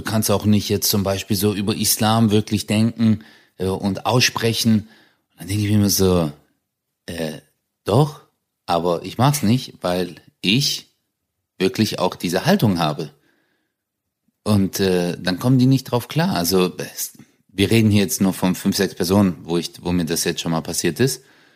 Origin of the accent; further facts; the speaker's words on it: Germany; Und das ist wirklich so. Ich bin einfach Deutscher. Es hören jetzt vielleicht auch viele Türken und denken sich so, du dreckiger Verräter, du Missgeburt, weißt du? Aber hey Bruder, am Ende des Tages bin ich hier geboren, hier aufgewachsen und ich habe halt einfach, es ist meine Muttersprache.